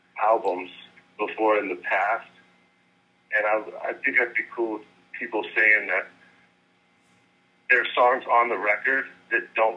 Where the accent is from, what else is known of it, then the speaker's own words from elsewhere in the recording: Memphis, Tennessee, United States; We're from Memphis, so we're big … all old school greats.